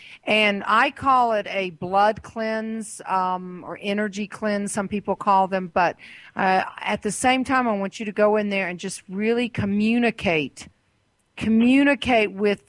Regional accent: Georgia, United States; from Georgia. So what question do you have for us? Yeah, we're pretty southern down here.

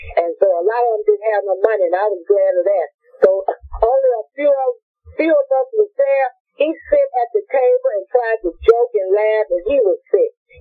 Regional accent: Vincent, Arkansas, United States; Actually, I'm from Vincent, Arkansas, but it's such a little small area.

